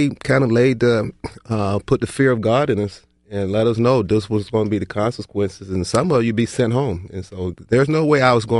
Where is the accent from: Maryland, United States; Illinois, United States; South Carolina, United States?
South Carolina, United States; Waterloo; I'm originally from South Carolina, you know, a small town called Waterloo and a baby of nine kids.